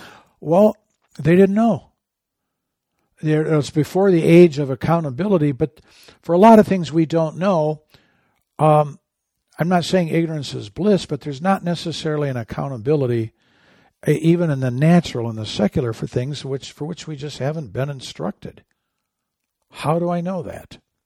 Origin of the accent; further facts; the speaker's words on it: Michigan, United States; I grew up in Michigan. I guess you know that by now.